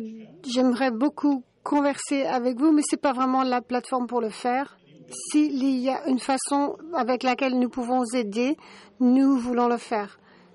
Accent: United States; French is a second language; Chez nous, aux États-Unis, dans les foires, le deuxième prix a toujours les rubans rouges.

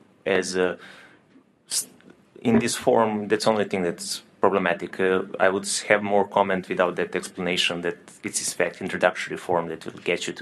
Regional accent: Serbia; English is a second language; I'm from Serbia.

